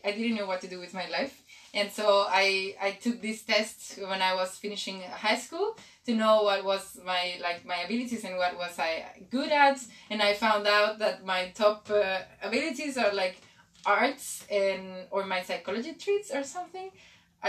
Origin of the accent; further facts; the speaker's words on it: Mexico; English is a second language; I'm from Mexico. I am 27 years old. And I just arrived for doing the master program last semester.